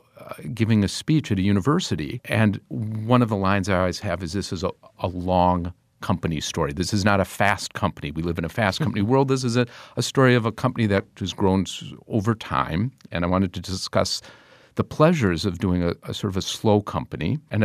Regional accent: Milwaukee, Wisconsin, United States; I grew up in Milwaukee and in the neighborhood of Whitefish Bay, and I won this scholarship on the AFS program, and they sent me to a little town called Sunyani, Ghana.

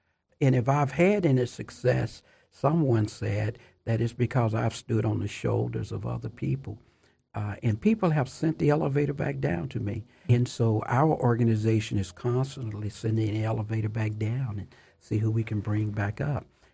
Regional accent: Chattanooga, Tennessee, United States; It was a segregated world. I went to public school. I never went to an integrated public school.

